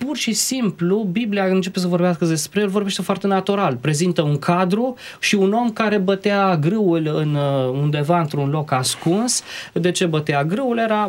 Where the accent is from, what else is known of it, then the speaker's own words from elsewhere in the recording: Romania; și noi ca români, păi pe cine avem la inimă cel mai mult?